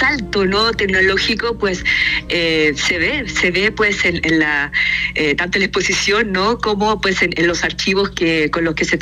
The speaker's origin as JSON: {"language": "Spanish", "country": "Chile", "moved": "yes", "lives_now": "Mexico", "said": "Aparte, pues yo soy chilena, pero ya vivo acá en México hace muchísimos años"}